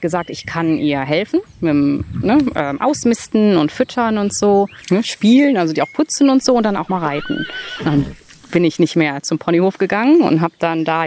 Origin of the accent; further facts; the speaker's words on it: Germany; born there; in Deutschland geboren. Meine Mutter ist deutsch, mein Vater ist Libanese.